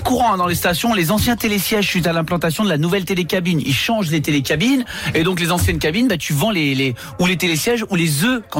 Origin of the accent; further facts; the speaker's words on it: Southern France, France; je suis supporter de l'OM parce que je suis du Sud